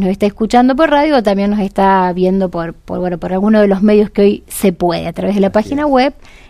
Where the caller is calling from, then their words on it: Alta Gracia, Córdoba, Argentina; Hola Radio María … servidor de la Virgen de Lourdes, acá en Altagracia.